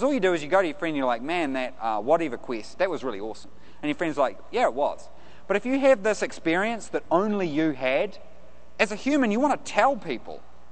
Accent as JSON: {"language": "English", "country": "New Zealand", "said": "I'm from New Zealand. Give me a break."}